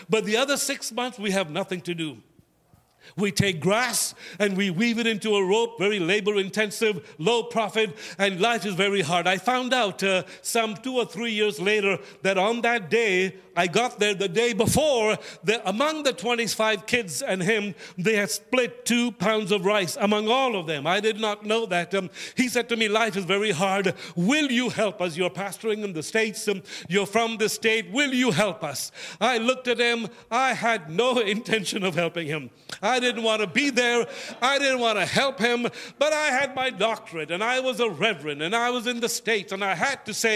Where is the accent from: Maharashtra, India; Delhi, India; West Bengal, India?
West Bengal, India; Kolkata; this is my state. I grew up in Bengal. I grew up in the city of Calcutta.